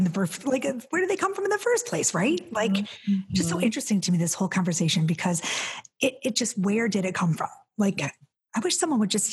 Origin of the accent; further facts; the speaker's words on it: Detroit, Michigan, United States; So I was born and raised in Detroit.